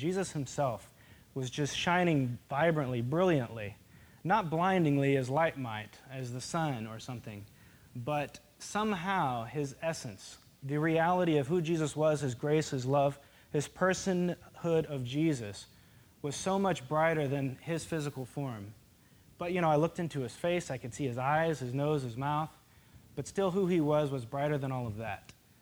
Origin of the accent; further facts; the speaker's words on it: Arkansas, United States; So, you know, I grew up in Arkansas, and I was just a regular kid.